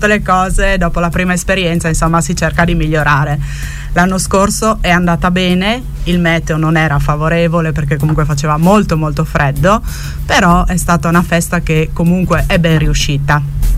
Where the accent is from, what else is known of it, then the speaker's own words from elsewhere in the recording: Fusea, Friuli-Venezia Giulia, Italy; Io sono di Fusea, una volta Fusea, ogni famiglia, come dappertutto in Carnia, penso, aveva la sua mucca